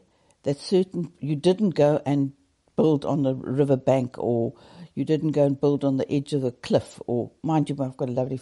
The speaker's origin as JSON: {"language": "English", "country": "South Africa", "tie": "born or raised there", "said": "You know, I grew up in South Africa and the houses are brick."}